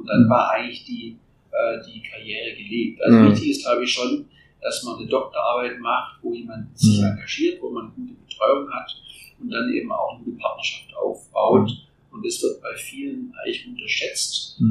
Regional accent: Nürtingen, Baden-Württemberg, Germany; bin ich erstmal in meinen Heimatort in Nürtingen

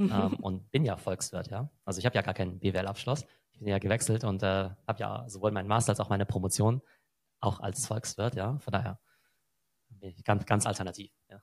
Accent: Karlsruhe, Baden-Württemberg, Germany; Wie gesagt, ich komme aus Karlsruhe, ja, also ne, auch eine schöne Stadt, ja.

